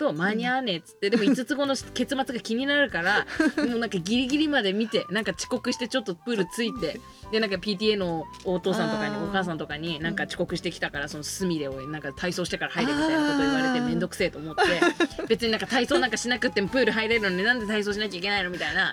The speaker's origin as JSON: {"language": "Japanese", "region": "Niigata", "country": "Japan", "said": "あの私も新潟なんですけど"}